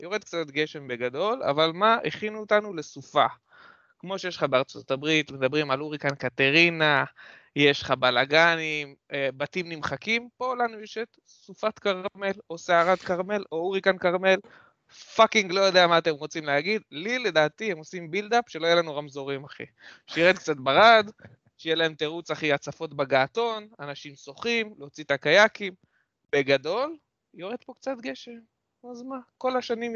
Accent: Northern District, Israel; אני במקור מהצפון, אני יודע שזה משהו שקורה

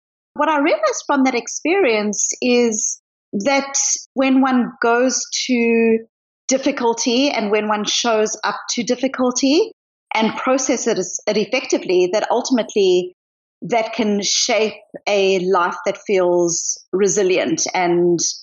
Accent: South Africa; also born or lived in Australia / New Zealand; now in Boston, United States; I am originally from South Africa, but I've lived in Australia, New Zealand, backpacked around the world for 2 years, and I'm now in Boston. So it's not a simple accent.

